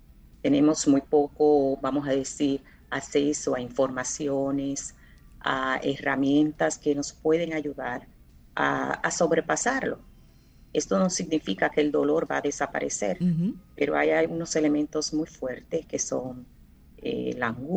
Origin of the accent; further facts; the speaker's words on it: Dominican Republic; algo que nosotros como dominicanos le sabemos